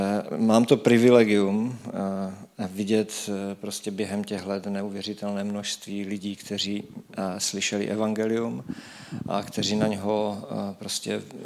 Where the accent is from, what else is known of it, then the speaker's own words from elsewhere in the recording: Český Těšín, Moravian-Silesian Region, Czechia; jsem tady z Českého Těšína původem